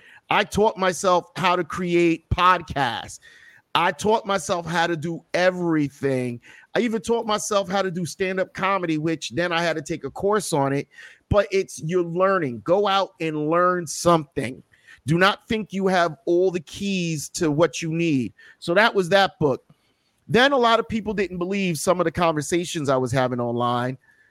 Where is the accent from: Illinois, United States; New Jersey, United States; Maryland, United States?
New Jersey, United States; Scotch Plains; Born and raised in Scotch Plains, New Jersey. For any of you watching, big ups to Scotch Plains, New Jersey.